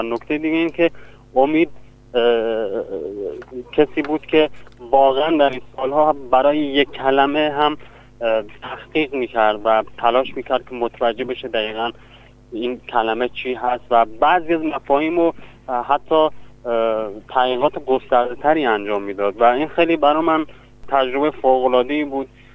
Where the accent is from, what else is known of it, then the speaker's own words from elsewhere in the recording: Iran; born there; Persian is a second language; من در ایران متولد شدم و در یعنی بر اساس شرایطی که ایران داره مجبور بودم به زبان فارسی بخونم، دانشگاه برم، تحصیل کنم.